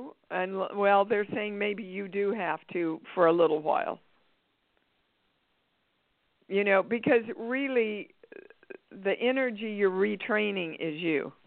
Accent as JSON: {"language": "English", "region": "Kansas", "country": "United States", "tie": "born or raised there", "said": "See, we don't have them in California, but I grew up with them in Kansas."}